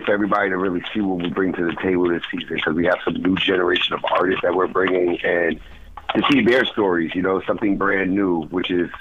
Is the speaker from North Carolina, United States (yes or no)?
no; New York City, New York, United States; Being a New Yorker and always seeing the big lights and big city, you know, you got to big or go home, you know.